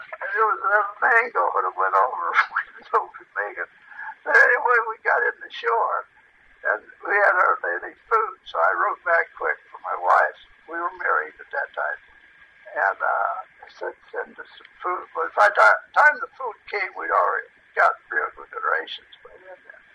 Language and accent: English; North Liberty, Indiana, United States; I was born in North Liberty, Indiana. That's about 15 miles south bend, and on a farm.